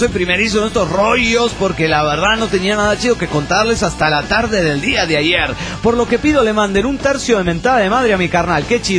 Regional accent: Bolivia; now in Switzerland; una boliviana perdida en Suiza.

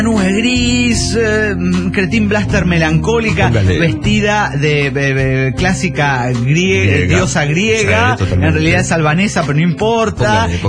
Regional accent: Cali, Valle del Cauca, Colombia; En Cali, mi ciudad natal, Cali, Colombia, tuvimos un alcalde ciego.

